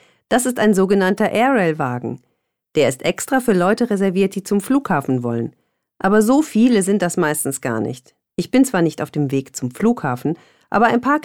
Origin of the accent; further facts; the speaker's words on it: Bielefeld, North Rhine-Westphalia, Germany; Bielefeld, meine Heimatstadt